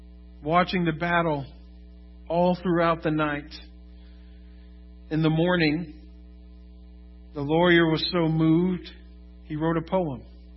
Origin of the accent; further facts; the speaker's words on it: Florida, United States; also born or lived in Texas; And I can't say much because I grew up in Florida. I'm born Texan, but I have a Florida past.